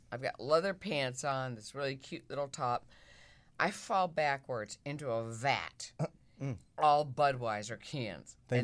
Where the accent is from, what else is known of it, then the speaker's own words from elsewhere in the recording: Midwest, United States; And I'm from the Midwest. What do you do when it's cold? You play backgammon cards.